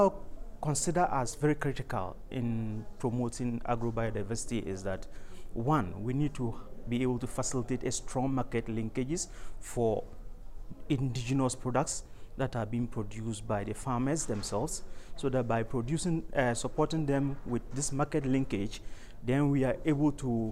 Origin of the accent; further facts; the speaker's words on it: Ghana; I am from Ghana